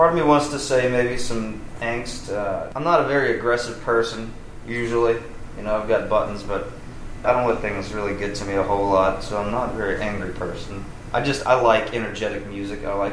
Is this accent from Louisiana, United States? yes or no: yes; Ponchatoula, Louisiana, United States; I was born and raised in Ponchatoula. My family's been there since it was pretty much a dirt road and a log cabin.